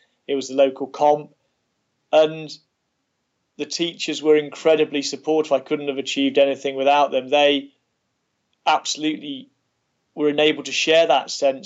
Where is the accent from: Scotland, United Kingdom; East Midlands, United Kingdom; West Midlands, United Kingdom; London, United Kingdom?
West Midlands, United Kingdom; Kidderminster; I grew up in the Midlands, in Kidderminster, about 14 miles to the southwest of Birmingham.